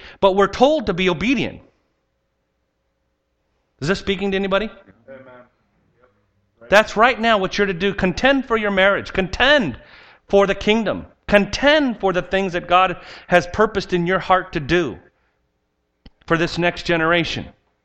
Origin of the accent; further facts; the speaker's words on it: United States; I'm not a European citizen. I don't have a European address. I'm an American.